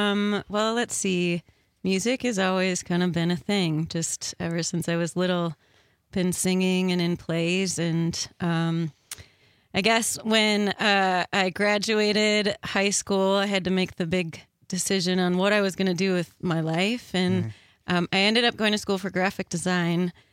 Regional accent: Fort Atkinson, Wisconsin, United States; I'm actually from Fort Atkinson.

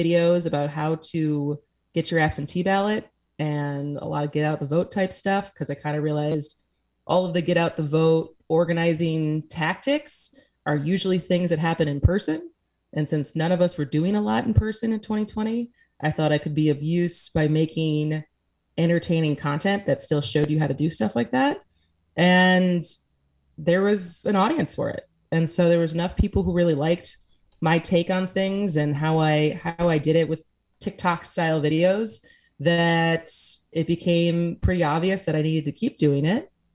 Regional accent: Madison, Wisconsin, United States; now in Milwaukee, United States; So I think a lot of times people get confused that I am from there, but I am from Madison. And then moved back and then moved to Milwaukee in October of 2020.

